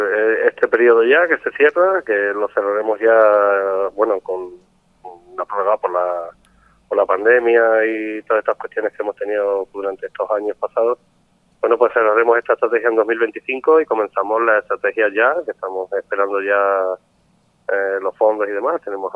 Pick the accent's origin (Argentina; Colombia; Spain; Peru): Spain; Fuentes de León, Extremadura; que se quedó aquí en mi pueblo, en Fuentes de León.